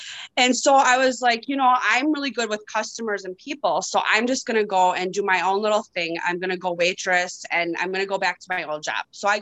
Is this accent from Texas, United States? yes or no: no; Wisconsin, United States; I am from Northern Wisconsin. Up north in Wisconsin. So we don't have much around here to do. We don't have, it's not a big city or anything. It's very little here.